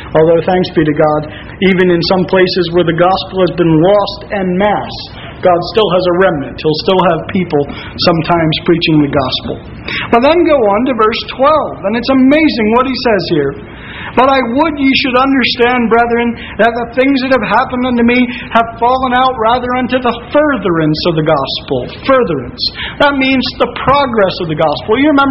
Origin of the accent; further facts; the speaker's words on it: United States; Forgive me, I'm an American.